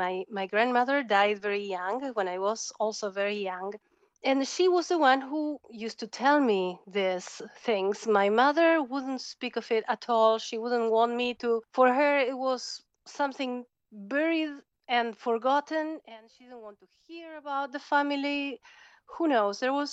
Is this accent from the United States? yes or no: no; Argentina; English is a second language; I'm from Argentina. I was born and raised in Argentina, far away, during a time where, without internet and still during the Cold War and everything